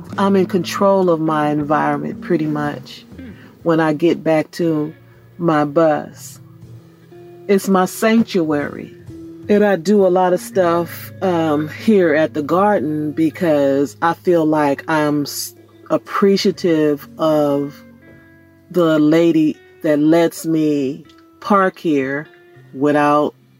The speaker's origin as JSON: {"language": "English", "town": "Richmond", "country": "United States", "tie": "born or raised there", "said": "It feels very painful that a place that I grew up in Richmond, that now I'm forced to leave."}